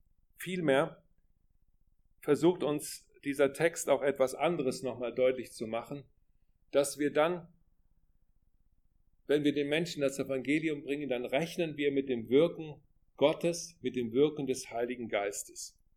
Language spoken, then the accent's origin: German; Rhineland, Germany; Bei uns im Rheinland